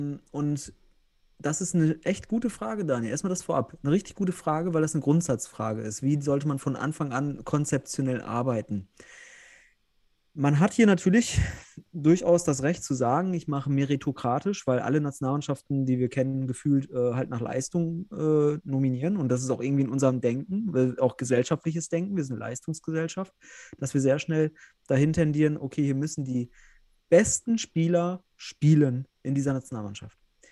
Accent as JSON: {"language": "German", "region": "North Rhine-Westphalia", "country": "Germany", "said": "ich komme ja selbst aus Westfalen"}